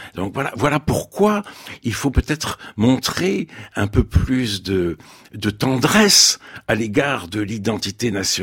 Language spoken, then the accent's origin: French; France; born there; Moi-même, je suis naturalisé … ouais. Mais je suis né en France, mais ouais. J'ai bénéficié avec mes parents d'une naturalisation collective. Ouais. J'avais